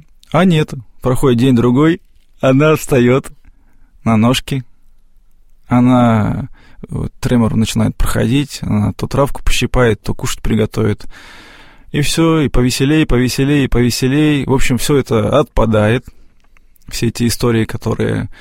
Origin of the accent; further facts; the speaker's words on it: Rovenky, Luhansk Oblast, Ukraine; Вот сам я из Луганской области, город Ровеньки.